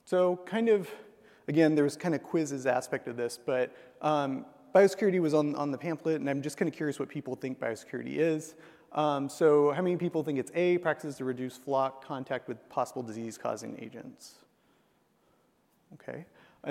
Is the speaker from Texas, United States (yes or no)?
yes; Texas, United States; also born or lived in Iowa; I'm from Texas originally, but have bounced back and forth between Texas and Iowa